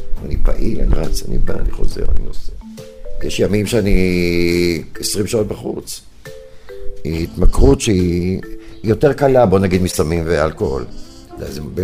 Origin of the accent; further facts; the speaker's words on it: Herzliya, Tel Aviv District, Israel; born there; יליד הרצליה, בין, במאי חגגתי 69